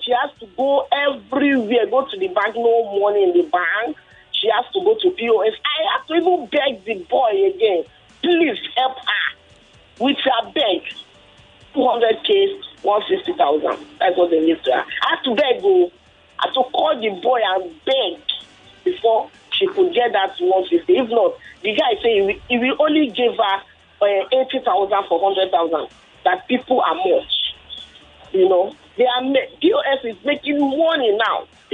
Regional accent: Idah, Kogi, Nigeria; now in Lagos, Nigeria; For you, I'm from Ida.

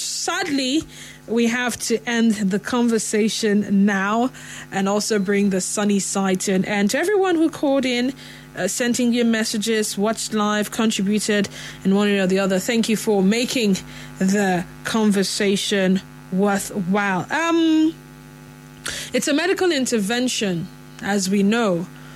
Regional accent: Port Harcourt, Rivers, Nigeria; from Port Harcourt.

